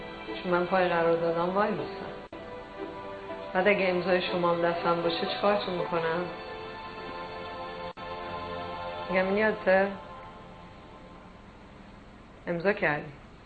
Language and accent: Persian; Iran; حالا یا ما ایرانی هستیم اونجا بهانمون ایرانه، بعد میایم اینجا که دیگه حالا بهانه نداریم، بعد یهو ایرانی میشیم